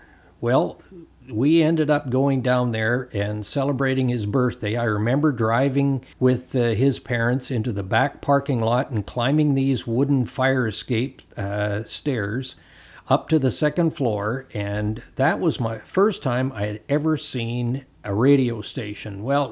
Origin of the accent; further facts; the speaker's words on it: Vancouver, British Columbia, Canada; I grew up in South Vancouver, attended John Oliver High School.